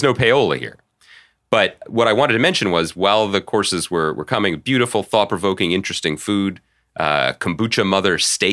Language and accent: English; Philadelphia, Pennsylvania, United States; But I'm a huge fan of the pod and I'm from Philly.